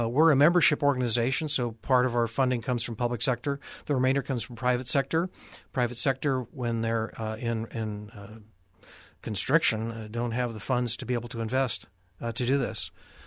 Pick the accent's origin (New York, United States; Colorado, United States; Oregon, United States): Oregon, United States; Eugene; From my perspective, I came from Eugene.